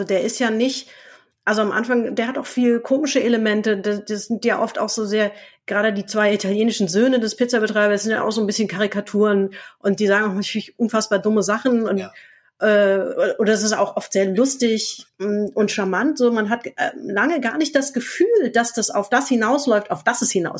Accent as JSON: {"language": "German", "town": "Bonn", "region": "North Rhine-Westphalia", "country": "Germany", "said": "Aus Bonn."}